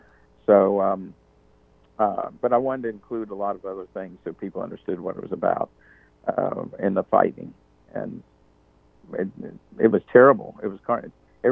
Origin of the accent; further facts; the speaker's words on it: Cincinnati, Ohio, United States; And she said, "Where are you from?" I said, "Well, I'm from Cincinnati."